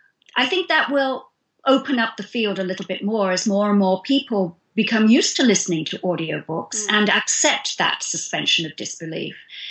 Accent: United Kingdom; now in United States; because I'm British, and because I'm female

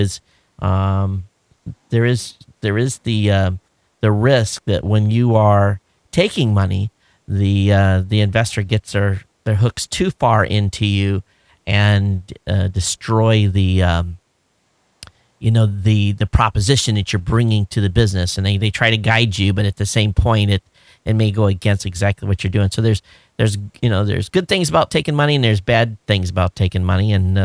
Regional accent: Quincy, Michigan, United States; I grew up in Michigan and went to a little school called Quincy.

